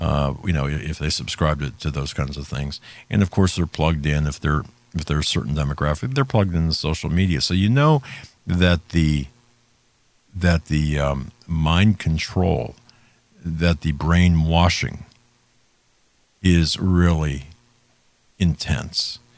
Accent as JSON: {"language": "English", "region": "Pennsylvania", "country": "United States", "tie": "born or raised there", "said": "But in Pennsylvania, my home state, they can't even count the votes in a Senate race with any degree of certainty within the time frame required."}